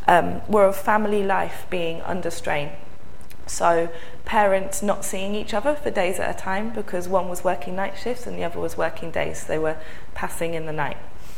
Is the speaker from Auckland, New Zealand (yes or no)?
no; Wellington, New Zealand; I grew up in Wellington with my mum and dad and my two sisters, and I grew up a Quaker.